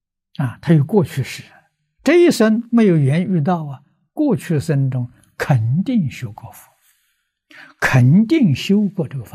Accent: China; 阿切陀是印度话，像我们中国人讲的叫万应丹啊

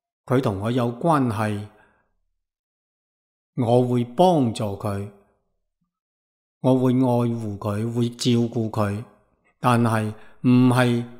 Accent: China; 喺我哋中国人称嗰种人为圣贤

